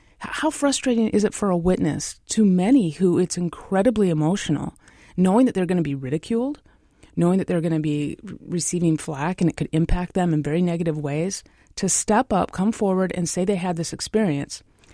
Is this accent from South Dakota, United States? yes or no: yes; South Dakota, United States; now in Seattle, United States; I grew up in South Dakota, a very red state. I'm a lesbian environmental activist, so I'm very Seattle urban archipelago liberal bubble.